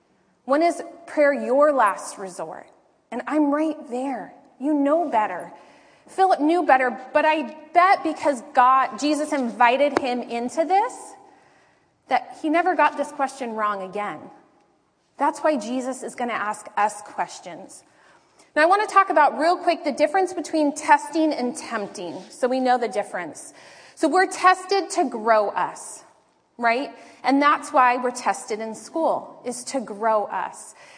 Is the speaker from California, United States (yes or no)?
yes; Encinitas, California, United States; I'm from Encinitas.